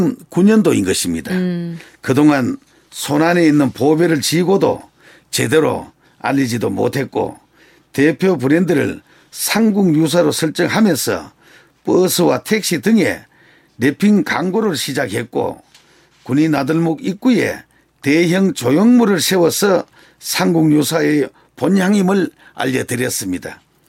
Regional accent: Gunwi, North Gyeongsang, South Korea; 그 외에는 계속 고향에서 태어나고 자랐습니다.

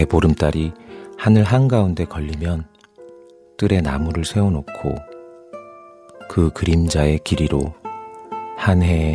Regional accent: Wonju, Gangwon, South Korea; 제가 어렸을 때 제 고향은 원주예요.

